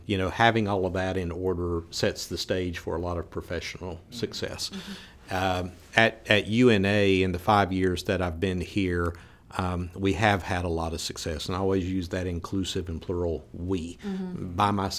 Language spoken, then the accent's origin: English; Waynesville, North Carolina, United States; Okay, so I grew up in the mountains of North Carolina in a little town called Waynesville. And my entire childhood was there until I went off to college